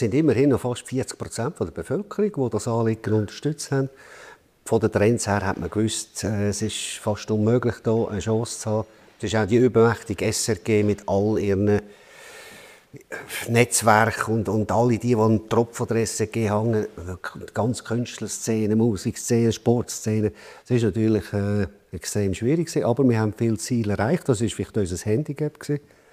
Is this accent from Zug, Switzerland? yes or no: no; Sissach, Basel-Landschaft, Switzerland; dort, wo ich aufgewachsen bin, also eigentlich von Sitzach.